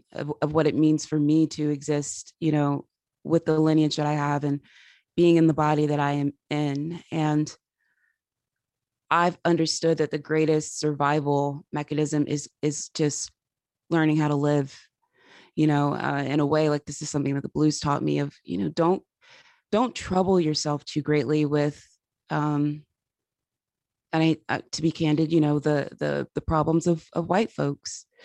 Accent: South Carolina, United States; But then I also think about what the magnolia has meant for me growing up in South Carolina.

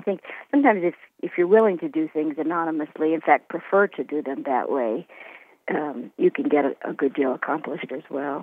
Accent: Wisconsin, United States; I think as somebody growing up in Wisconsin

